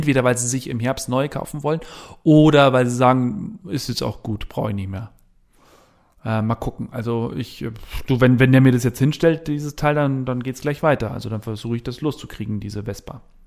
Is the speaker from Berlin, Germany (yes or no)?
no; Bad Reichenhall, Bavaria, Germany; Ich komme ja aus Bad Reichenhall und ich arbeite in Freilassing.